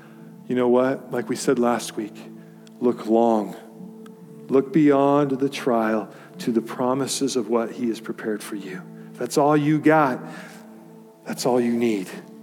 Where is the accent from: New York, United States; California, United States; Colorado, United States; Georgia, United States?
Colorado, United States; I grew up in Colorado. I'd never been to the Olympic Training Center.